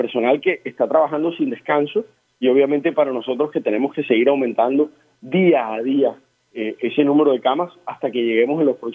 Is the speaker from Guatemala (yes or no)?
no; Barranquilla, Atlántico, Colombia; es nuestro gran tesoro como colombianos, como barranquilleros